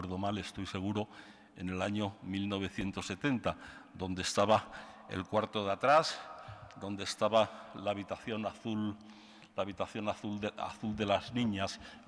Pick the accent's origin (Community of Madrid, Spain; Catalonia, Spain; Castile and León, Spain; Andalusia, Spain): Castile and León, Spain; Salamanca; como consejero de Cultura y como salmantino, pues para mí hoy es un día fundamental